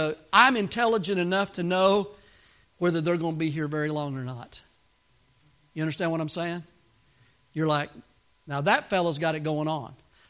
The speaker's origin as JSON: {"language": "English", "region": "the South", "country": "United States", "said": "Now, I'm from the South."}